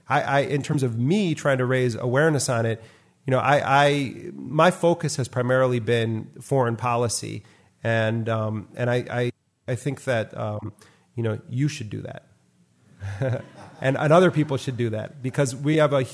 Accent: Wisconsin, United States; His name was Russ Fine from Wisconsin, and I'm from Wisconsin.

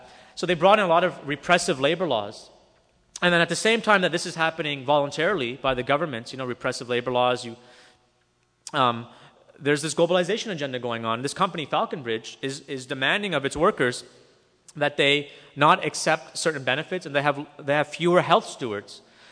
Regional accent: Quebec, Canada; now in Sudbury, Canada; But we're up in Sudbury, and we're some people from Quebec

